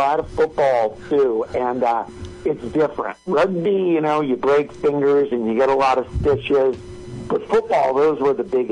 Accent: San Jose, California, United States; I grew up in San Jose, California, and there was a large Pacific Islander community there.

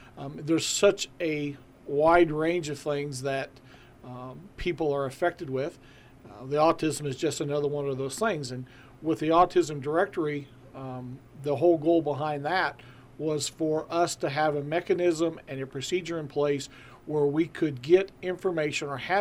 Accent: Huntsville, United States; Of course, I was raised in Huntsville, so this is all home ground for me.

